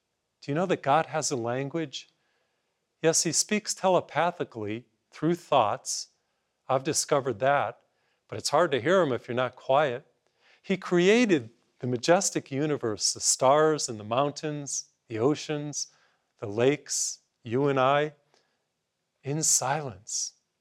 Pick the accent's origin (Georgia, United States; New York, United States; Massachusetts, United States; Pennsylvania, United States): Massachusetts, United States; first language English; My first language is English. I grew up in Massachusetts, and in high school, we studied Spanish.